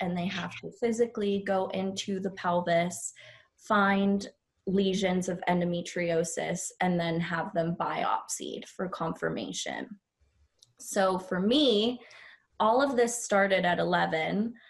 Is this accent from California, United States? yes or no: no; Pittsburgh, Pennsylvania, United States; I'm from Pittsburgh, Pennsylvania. I'm 24 years old and a registered nurse